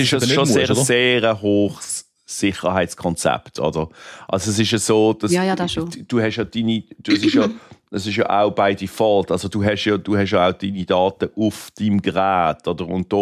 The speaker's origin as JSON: {"language": "German", "country": "Switzerland", "said": "Das ist ja bei uns in der Schweiz auch so, oder?"}